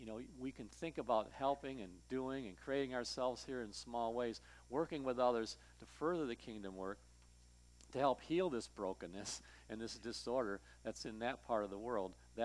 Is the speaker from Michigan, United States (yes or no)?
yes; Detroit, Michigan, United States; I grew up in Detroit.